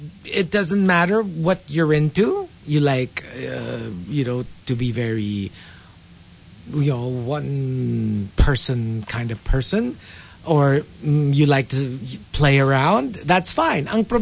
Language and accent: English; United Kingdom; now in Philippines; No, because I'm British.